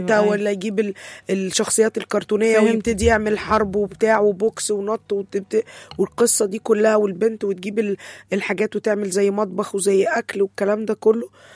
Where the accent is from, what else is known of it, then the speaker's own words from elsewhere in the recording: Egypt; انا عربي فهستخدم اللغه العربيه بلهجه بلدي، يعني انا مصري